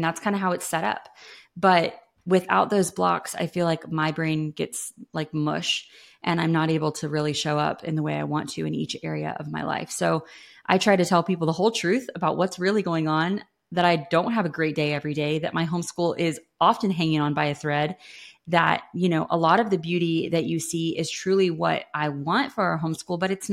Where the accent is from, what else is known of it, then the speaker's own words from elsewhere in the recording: North Carolina, United States; So I'm from North Carolina. I've got 4 kids.